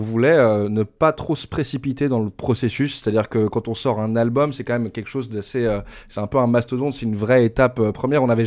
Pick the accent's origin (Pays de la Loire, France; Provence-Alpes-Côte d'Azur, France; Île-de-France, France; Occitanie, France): Île-de-France, France; Paris; Moi, je suis de Paris vraiment même.